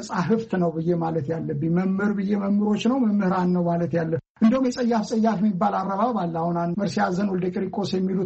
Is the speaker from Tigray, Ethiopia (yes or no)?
no; Addis Ababa, Ethiopia; እኔ ወልጄ ያደግኩት አዲስ አበባ ነው፣ የአማርኛ ቋንቋዬ ነው ብዬ ነው ማምነው። ሌሎቹንም ቋንቋዎች ግዕዝም ቋንቋዬ ነው ብዬ ነው ማምነው። ግዕዝም ብዙ ገፍቼ ባልሄድም ተምሬያለሁ፣ አማርኛም ተምሬያለሁ። ሌሎችንም አንዳንድ ቋንቋዎችን የአገር ቤት የሚነገሩ ቋንቋዎች አውቃለሁ።